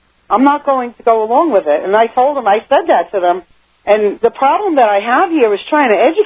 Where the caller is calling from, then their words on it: New York, United States; New York.